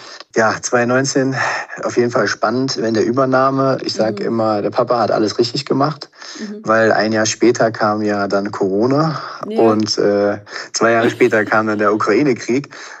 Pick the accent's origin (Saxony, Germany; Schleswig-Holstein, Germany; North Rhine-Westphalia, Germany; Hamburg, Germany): North Rhine-Westphalia, Germany; Cologne; es hat schon immer gut gegangen als Kölner so.